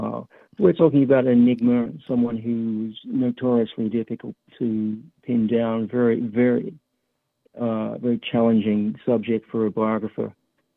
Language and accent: English; Melbourne, Victoria, Australia; I'm from the Melbourne region